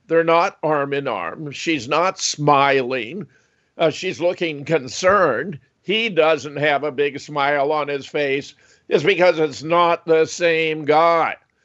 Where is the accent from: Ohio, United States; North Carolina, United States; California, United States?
California, United States; born there; also born or lived in Minnesota; where I was born in California, where I spent 19 years as a faculty member of the University of Minnesota on the Duluth campus.